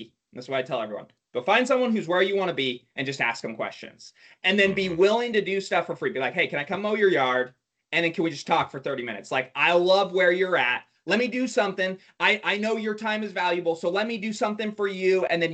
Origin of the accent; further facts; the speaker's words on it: Idaho, United States; I born and raised in Idaho. So my parents moved here, and their vision for moving to Idaho